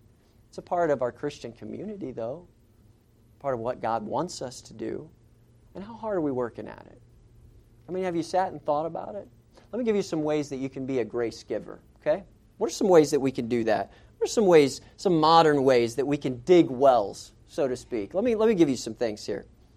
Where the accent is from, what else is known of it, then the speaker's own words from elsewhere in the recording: Florida, United States; Okay, now I grew up in Florida. I know what it's like to work in hot weather.